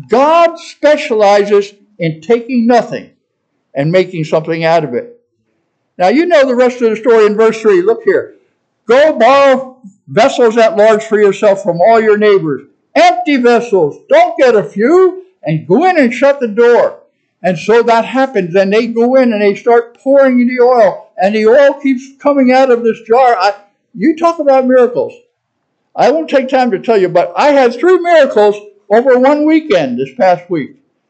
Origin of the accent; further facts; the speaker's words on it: New York City, New York, United States; Born and raised in New York City. In the highest crime area of New York City, the South Bronx, Malachi Mafia headquarters right around the corner from my house.